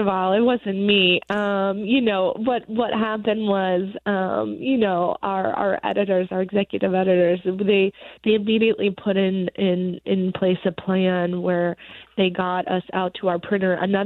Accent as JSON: {"language": "English", "region": "Texas", "country": "United States", "tie": "born or raised there", "said": "I am from Texas, you know, I grew up in tornado country."}